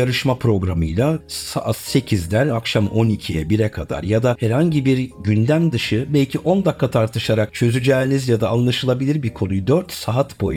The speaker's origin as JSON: {"language": "Turkish", "town": "Üsküdar", "region": "Istanbul", "country": "Turkey", "said": "Biliyoruz. Üsküdarlı olarak."}